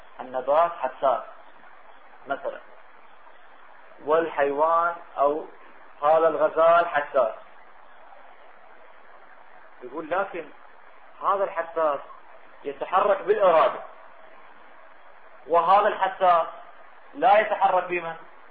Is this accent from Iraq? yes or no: yes; Iraq; احنا عندنا بالعراق طبيب عيون، طبيب صدرية، طبيب قلبية